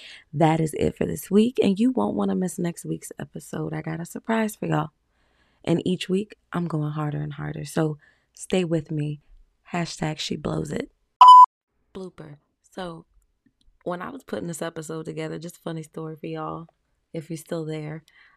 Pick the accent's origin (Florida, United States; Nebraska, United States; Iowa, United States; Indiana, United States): Florida, United States; also born or lived in Georgia; I can speak for myself and in the community that I was in, or that I grew up in. I grew up in Florida and Georgia.